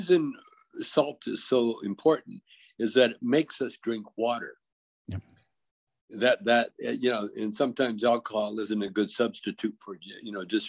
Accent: Canada; You know, we grew up in Canada.

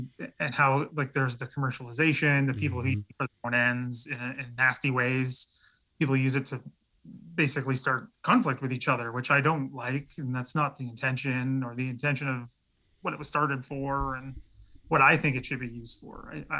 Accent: Canada; obviously support Canadian because I am Canadian, work in Canada and everything.

